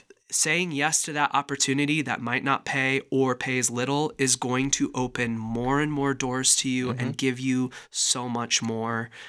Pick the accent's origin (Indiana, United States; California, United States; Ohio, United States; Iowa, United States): Iowa, United States; Walcott; they knew I was from Walcott.